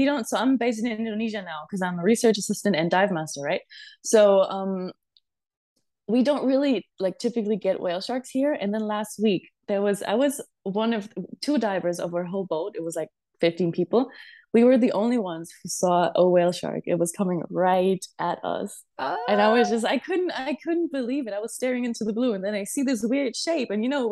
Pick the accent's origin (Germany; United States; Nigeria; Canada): Germany; I grew up in Germany in a very, the German kind of mindset and environment